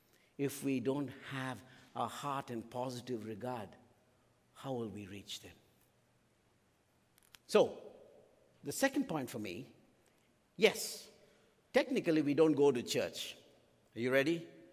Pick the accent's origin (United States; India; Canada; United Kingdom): India; And I could tell you, as an Indian, I was there and I looked around.